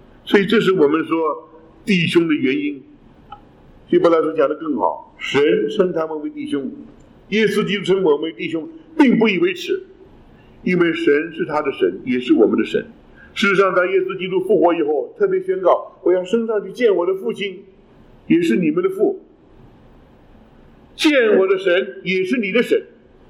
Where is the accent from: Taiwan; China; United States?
United States; 我们美国人有句俗话